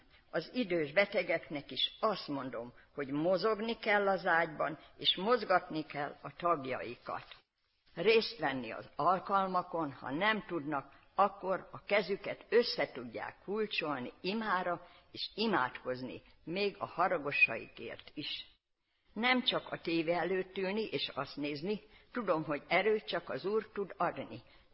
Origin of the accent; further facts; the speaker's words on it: Pereces, Borsod-Abaúj-Zemplén, Hungary; Perecesen laktunk, ott is konfirmáltam. 1987-ben jöttünk Miskolcra lakni.